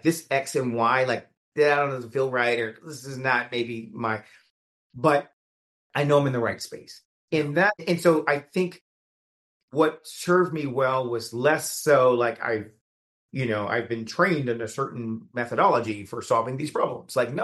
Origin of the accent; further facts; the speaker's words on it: Atlanta, Georgia, United States; I grew up in Southwest Atlanta. Nobody in my family, I can't even describe what I'm doing.